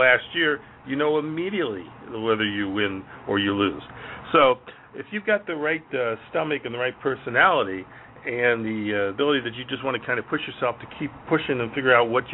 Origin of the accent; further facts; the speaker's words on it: Ohio, United States; I grew up in Ohio. I went to Miami of Ohio